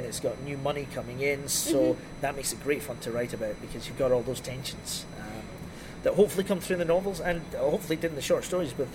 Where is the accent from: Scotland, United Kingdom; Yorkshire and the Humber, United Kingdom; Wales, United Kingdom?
Scotland, United Kingdom; now in Dundee, United Kingdom; I didn't grow up in Dundee. No, I grew up in Fife, which is across the water from Dundee. So that's very country living, across in Fife. In 1998, I went to university in Dundee. So I've been there about 12 years now.